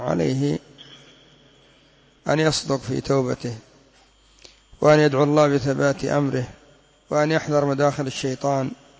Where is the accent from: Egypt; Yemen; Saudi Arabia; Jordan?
Yemen; وإن كان الاتكاء على اليسار بوضع المتكى المعروف عندنا في اليمن أو على اليمين فلا حرج فيه.